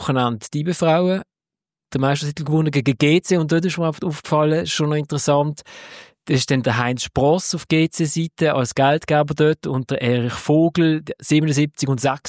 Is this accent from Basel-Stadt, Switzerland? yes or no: yes; Basel, Basel-Stadt, Switzerland; dass ich als Basler mich im Staub wälze